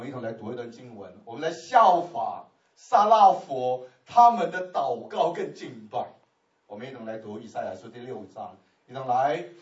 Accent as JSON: {"language": "Chinese", "country": "China", "said": "他们不猪肉啊，牛肉，讲错，我们中国人猪肉，他们是牛肉、羊肉"}